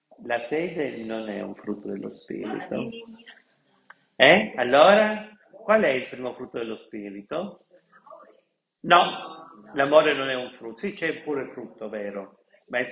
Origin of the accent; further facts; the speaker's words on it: Pontecagnano, Campania, Italy; Io sono da Ponte Cagnano, mi sono preparato.